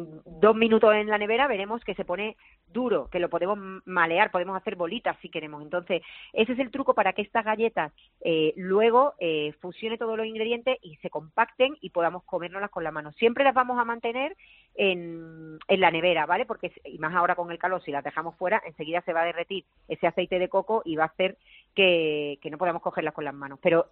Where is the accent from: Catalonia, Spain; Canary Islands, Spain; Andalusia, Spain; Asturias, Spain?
Andalusia, Spain; Málaga; En Málaga, sí, porque era la comunión de mi ahijado.